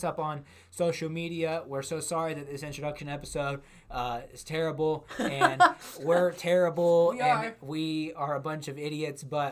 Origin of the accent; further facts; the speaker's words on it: King City, Missouri, United States; now in St. Joseph, United States; I am just a dude from born and raised in King City, Missouri, but now I live in St. Joe.